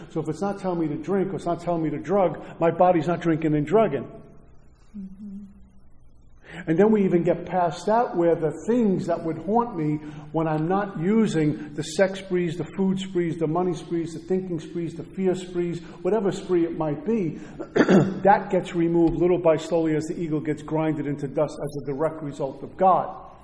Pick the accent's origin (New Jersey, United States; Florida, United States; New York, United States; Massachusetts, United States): New York, United States; Brooklyn; I'm from Brooklyn. We have the town for the most gangsters.